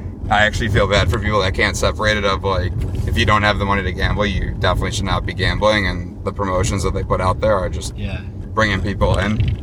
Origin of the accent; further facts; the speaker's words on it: Las Vegas, Nevada, United States; I grew up in Vegas for a little bit